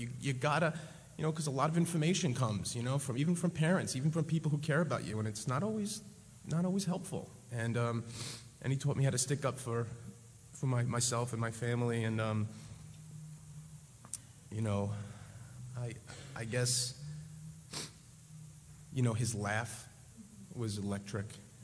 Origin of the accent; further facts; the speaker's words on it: New York, United States; because I'm from New York